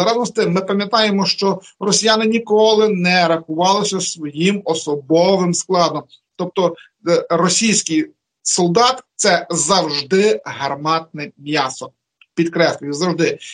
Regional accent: Lviv, Lviv Oblast, Ukraine; Бо і по моєму рідному Львові важкі ракетні удари здійснюються саме із території Білорусі.

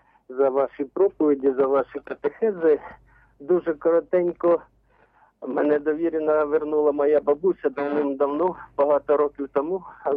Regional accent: Kyiv, Ukraine; я із Києва.

